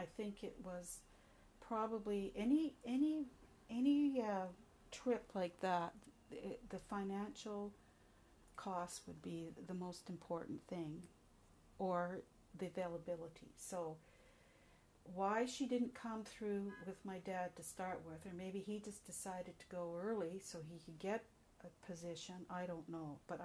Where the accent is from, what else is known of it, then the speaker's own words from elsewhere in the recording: Bushey Heath, East of England, United Kingdom; born there; I was born in Bushy Heath, Watford, Hertfordshire, in London.